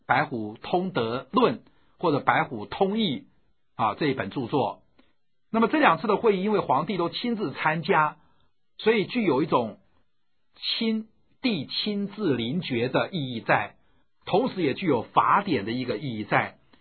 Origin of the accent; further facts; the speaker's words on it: China; 它支配了我们中国人伦理生活将近2000年